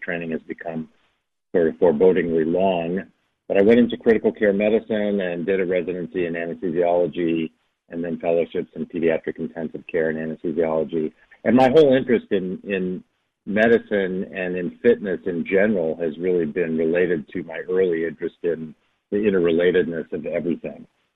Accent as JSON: {"language": "English", "region": "Illinois", "country": "United States", "tie": "born or raised there", "said": "the home where I grew up outside of Chicago"}